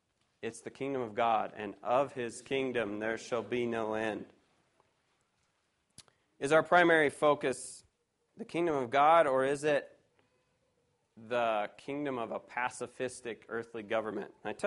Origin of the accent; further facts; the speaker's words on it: California, United States; You know, I'm from California, and we have the infamous high-speed rail out there